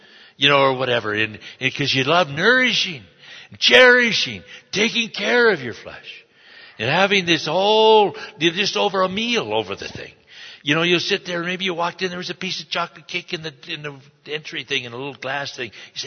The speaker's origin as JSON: {"language": "English", "region": "Scotland", "country": "United Kingdom", "said": "I'm a Scotsman. I don't see many Scotsmen around here."}